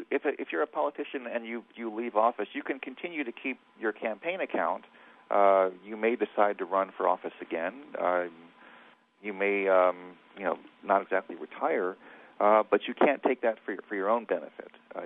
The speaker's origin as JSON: {"language": "English", "region": "Ohio", "country": "United States", "also_born_or_lived": "Connecticut", "said": "I'm not from Illinois originally. I'm from Ohio. I've worked in Connecticut for a couple of years."}